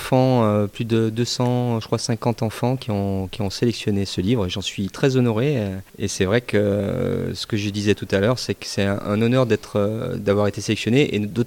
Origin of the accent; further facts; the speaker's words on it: Saint-Étienne, Auvergne-Rhône-Alpes, France; born there; Voilà, je suis né à Saint-Étienne. J'habite maintenant un peu plus loin en campagne